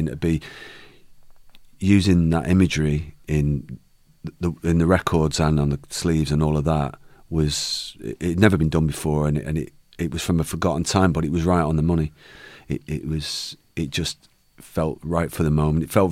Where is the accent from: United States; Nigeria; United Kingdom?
United Kingdom; Manchester, North West England; we are from Manchester, we mention it in our songs.